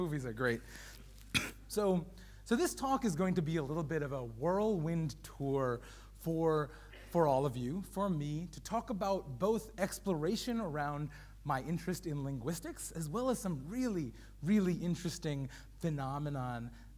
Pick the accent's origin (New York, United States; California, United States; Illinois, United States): New York, United States; accent: American; So my background, so I have a obviously American accent. I'm from New York, but my family is Indian.